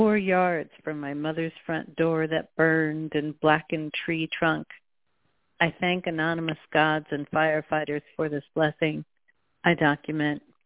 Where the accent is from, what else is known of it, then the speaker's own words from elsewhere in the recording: Los Angeles, California, United States; now in Plumas County, United States; I'm from Los Angeles, but I've been up in Plumas mm-hmm. County, California for 20 years